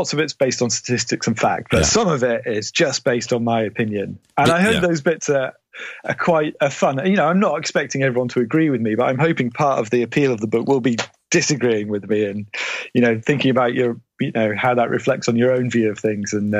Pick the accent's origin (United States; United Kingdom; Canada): United Kingdom; Morecambe, North West England; And I grew up near Morecambe, so that was the inspiration for the book Crap Towns.